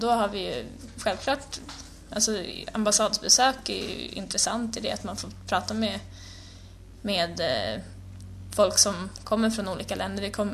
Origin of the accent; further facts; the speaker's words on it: Sweden; Alltså, som svensk så... Jag kan ju bara tala för mig själv.